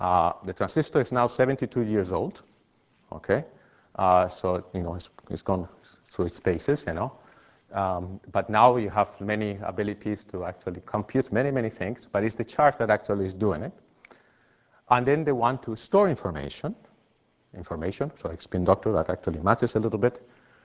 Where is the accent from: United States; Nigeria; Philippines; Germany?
Germany; Mainz, Rhineland-Palatinate; Since I'm from Mainz